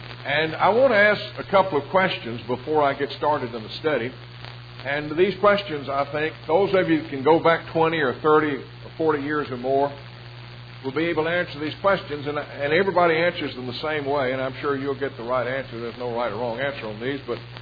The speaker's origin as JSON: {"language": "English", "town": "Nashville", "region": "Tennessee", "country": "United States", "tie": "born or raised there", "said": "I grew up in Nashville, Tennessee, and my dad was treasurer of the church"}